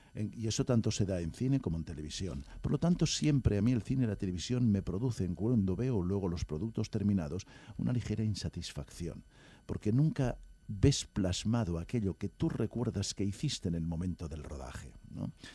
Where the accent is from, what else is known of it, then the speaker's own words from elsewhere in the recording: Barcelona, Catalonia, Spain; also born or lived in Madrid; aun cuando en los últimos años yo me he trasladado a vivir a mi ciudad natal, a Barcelona y demás, pero los 30 primeros años de mi carrera los pasé en Madrid